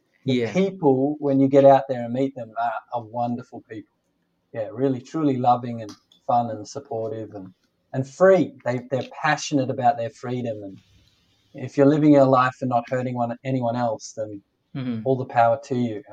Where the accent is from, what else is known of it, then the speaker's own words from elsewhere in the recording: Australia; also born or lived in Canada; now in Sheerness, United Kingdom; I live in Sheerness, down the southeast coast of the UK. I'm originally from Australia. I've also lived in Canada. Right now, at this point in our life, we are living in the UK.